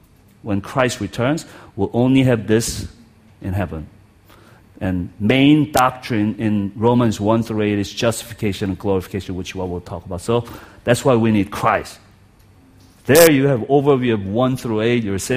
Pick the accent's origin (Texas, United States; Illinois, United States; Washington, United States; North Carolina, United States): Illinois, United States; Champaign; I'm hillbilly from Champaign, Urbana here.